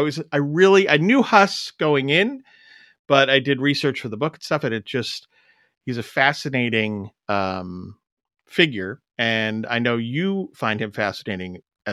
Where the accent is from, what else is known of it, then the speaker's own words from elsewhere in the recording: New York, United States; I'm a guy from New York who now lives in Florida